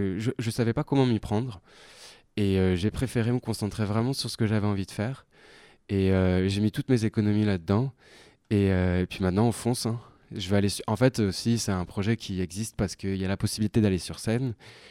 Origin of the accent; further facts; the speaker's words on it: Nouvelle-Aquitaine, France; moi, je viens du bassin d'Arcachon, et c'est un endroit qui me marque toujours beaucoup, puisque j'y vis